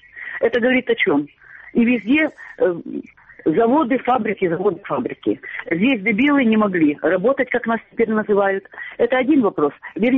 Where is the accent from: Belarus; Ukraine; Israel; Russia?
Ukraine; Donetsk Oblast; Я из Донецкой области.